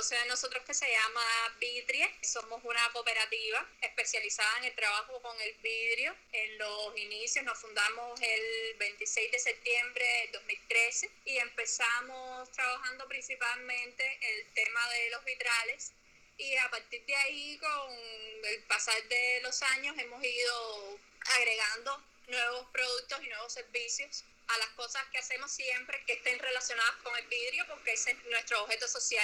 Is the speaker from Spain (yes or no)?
no; Havana, Cuba; Bueno, somos dos muchachas de La Habana.